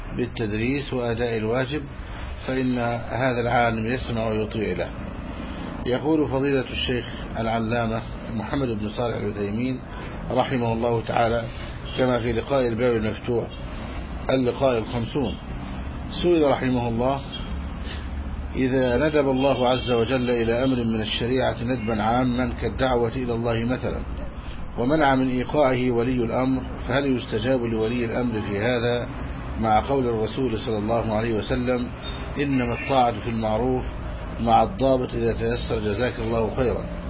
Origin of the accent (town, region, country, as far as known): Egypt